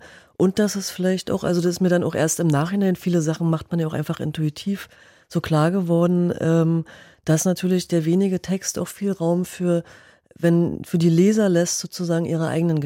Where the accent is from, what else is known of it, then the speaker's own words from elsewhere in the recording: Berlin, Germany; Ich bin selber auch direkt an der Mauer aufgewachsen